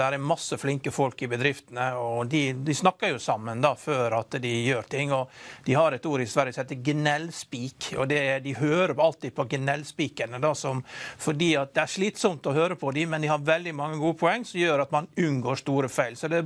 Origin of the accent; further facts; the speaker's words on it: Western Norway, Norway; Jeg er fra Vestlandet som hører, og hver gang jeg snakker med folk fra Vestlandet